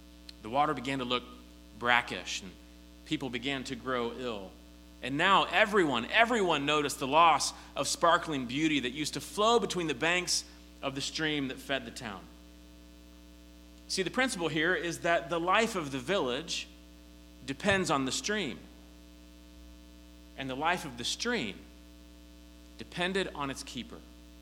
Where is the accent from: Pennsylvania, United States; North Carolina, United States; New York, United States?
Pennsylvania, United States; Pittsburgh; but I'm from Pittsburgh, a little bit closer to the city there, just north.